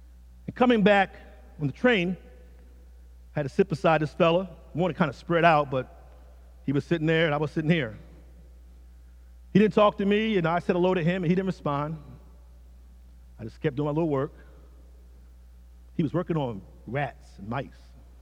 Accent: Philadelphia, Pennsylvania, United States; I grew up in North Philadelphia, Benangle Street.

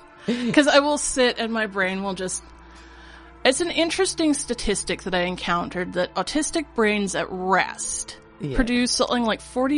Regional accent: Langley, British Columbia, Canada; born there; I was born in Langley because my dad was a student at Trinity Western College at the time.

